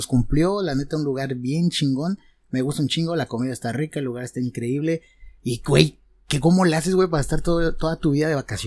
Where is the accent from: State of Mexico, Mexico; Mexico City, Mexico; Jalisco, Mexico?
Mexico City, Mexico; como buen chilango, güey, que yo soy